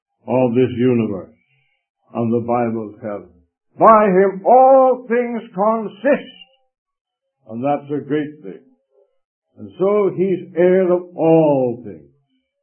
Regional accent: England, United Kingdom; at that time, being an Englishman, I was interested in the monarchy in England.

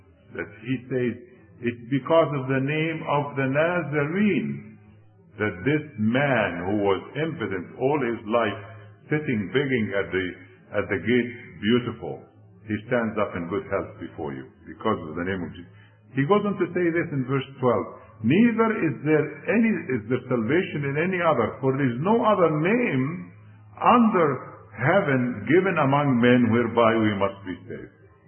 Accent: Egypt; You see, I grew up in the Middle East. I grew up in Egypt.

